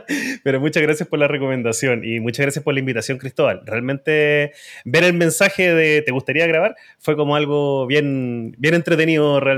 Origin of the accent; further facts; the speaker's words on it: Concepción, Biobío, Chile; now in Santiago, Chile; soy chileno, de Concepción, pero vivo en Santiago